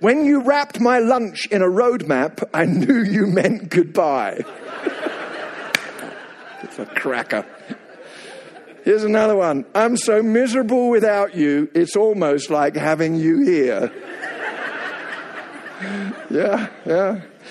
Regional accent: England, United Kingdom; now in United States; And I go back to England about every 8 weeks for ministry purposes and also to get my accent refurbished. Because I've discovered after many years living in this wonderful country that Americans are irrationally kind to British people.

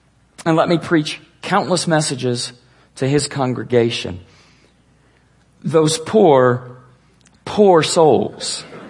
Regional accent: Edmond, Oklahoma, United States; I grew up in Edmond, Oklahoma, a suburb of Oklahoma City. I don't make it back to Oklahoma very often

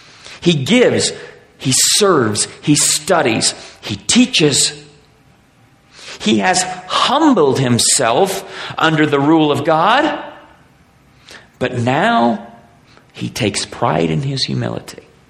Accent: United States; It doesn't matter that I'm male. It doesn't matter that I'm American.

